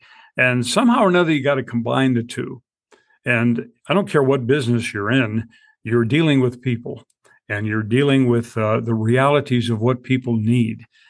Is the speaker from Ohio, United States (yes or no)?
no; Washington, United States; And of course, I came from Northwest Washington State.